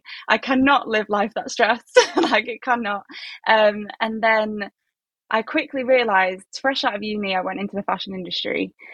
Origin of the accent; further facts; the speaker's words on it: Austria; also born or lived in United Kingdom; I come from two different cultures. So I'm Austrian and I'm British.